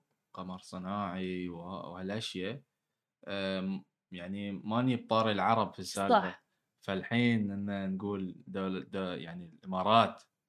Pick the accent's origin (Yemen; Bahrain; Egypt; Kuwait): Bahrain; يعني أنا كبحريني جدا جدا فخور بأخواننا الإماراتيين